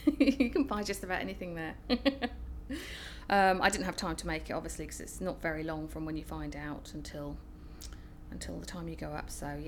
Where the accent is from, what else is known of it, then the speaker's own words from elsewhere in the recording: Woodford, United Kingdom; I'm 41 and I come from Woodford.